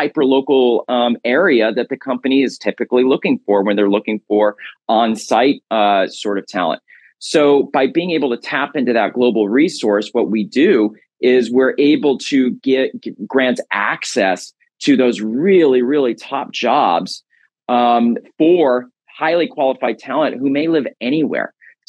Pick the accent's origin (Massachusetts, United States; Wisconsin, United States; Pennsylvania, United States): Massachusetts, United States; And I also currently serve as a senior advisor to my home state in the US of Massachusetts